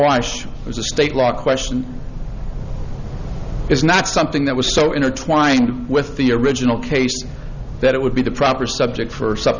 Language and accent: English; Lafayette, Indiana, United States; I'm an attorney from Lafayette, Indiana.